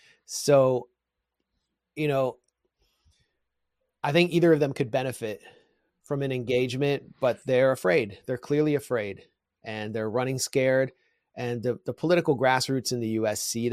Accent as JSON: {"language": "English", "town": "Washington", "region": "District of Columbia", "country": "United States", "tie": "born or raised there", "said": "Because I grew up in Washington, D.C., I got to know politically powerful people."}